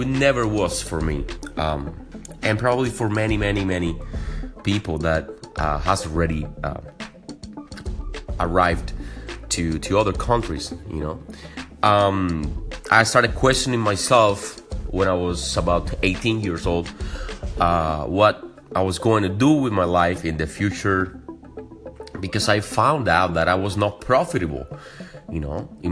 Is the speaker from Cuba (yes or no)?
yes; Havana, Cuba; now in California, United States; I live in California, but I was born and raised in Havana, Cuba.